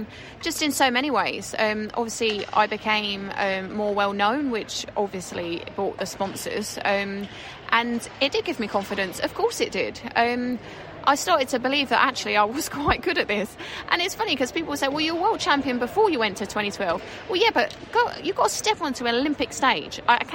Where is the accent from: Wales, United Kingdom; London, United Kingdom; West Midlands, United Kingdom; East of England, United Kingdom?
East of England, United Kingdom; Cheshunt; moved away as an adult; now in Manchester, United Kingdom; Obviously, I grew up in Hertfordshire, in Cheshunt, and I was there literally until I was 18. One thing led to another, and here I am now in Manchester.